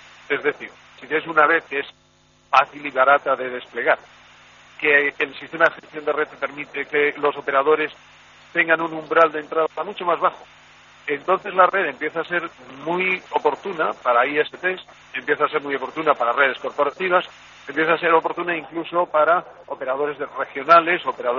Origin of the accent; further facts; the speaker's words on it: Spain; Yo soy español.